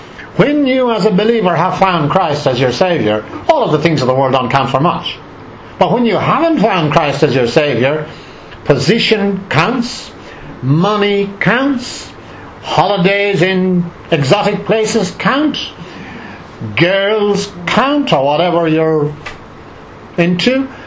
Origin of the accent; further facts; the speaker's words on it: Ireland; I come from Ireland, as you know, contrary to my accent and everything else.